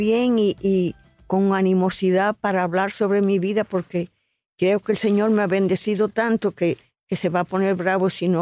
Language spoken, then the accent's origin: Spanish; Manzanillo, Granma, Cuba; moved away as an adult; Y yo me fui para mi pueblo precioso, Manzanillo, a la orilla del mar